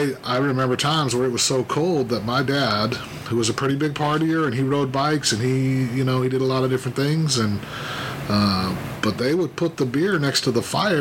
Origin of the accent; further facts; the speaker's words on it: Salt Lake City, Utah, United States; You know, I grew up in Salt Lake City, Utah, which at that time was like 85% Mormon.